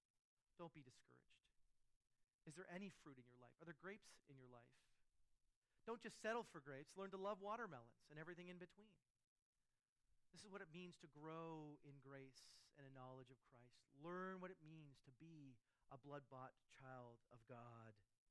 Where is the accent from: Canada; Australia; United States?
Canada; I'm a Canadian, I'm native to this land